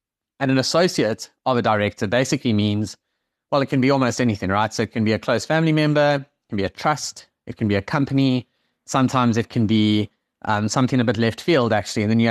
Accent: South Africa; now in London, United Kingdom; where I am right now in North London are completely like insane and almost impossible to understand as a South African.

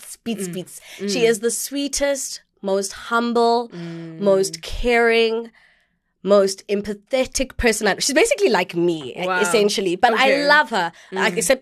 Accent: Gqeberha, Eastern Cape, South Africa; We grew up in Gqeberha

